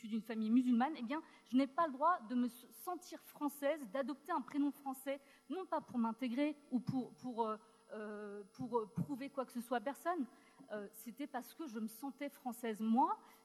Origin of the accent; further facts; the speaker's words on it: Strasbourg, Grand Est, France; Nous avons grandi tous les deux dans une cité pauvre de Strasbourg. Lui venait du Neuf, et moi, je venais de Cronenbourg.